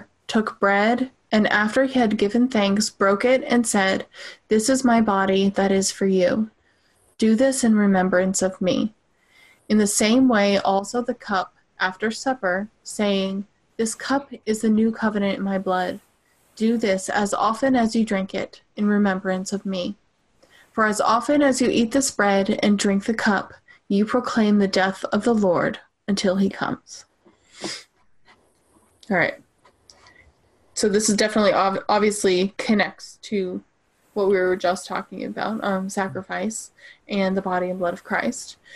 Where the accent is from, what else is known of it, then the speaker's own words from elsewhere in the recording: Arlington, Virginia, United States; Yes, Arlington.